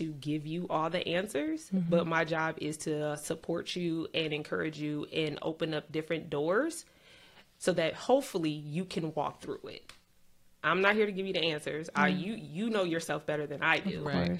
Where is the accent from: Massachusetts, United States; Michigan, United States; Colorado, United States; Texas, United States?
Michigan, United States; I'm from Michigan.